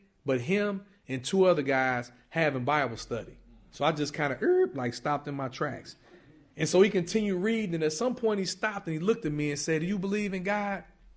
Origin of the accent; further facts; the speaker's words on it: East St. Louis, Illinois, United States; this little kid who was born and raised in East St. Louis, Illinois, a little small, poor town right across the Mississippi River from St. Louis, Missouri, to an Italian mother and a black father in an area that was all black.